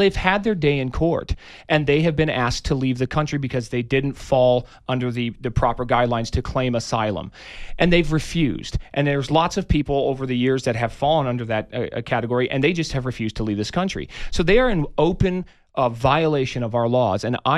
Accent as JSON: {"language": "English", "town": "Tucson", "region": "Arizona", "country": "United States", "tie": "born or raised there", "said": "But again, I was raised here in the Tucson greater area"}